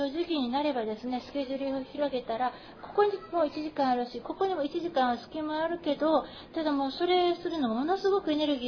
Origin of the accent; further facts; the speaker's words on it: Hawaii, United States; now in Japan; 生まれ故郷のハワイ行ったら人に会うってコーヒー飲んでてそんなに難しくないのに。